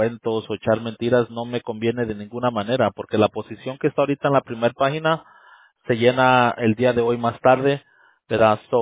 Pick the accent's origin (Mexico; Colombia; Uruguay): Mexico; Tijuana, Baja California; Ah, okay, no, yo soy de Tijuana.